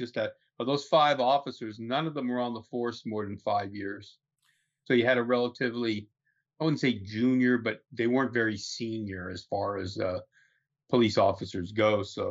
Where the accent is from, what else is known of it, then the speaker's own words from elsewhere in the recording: United States; I think as Americans, we don't appreciate the privilege of being an American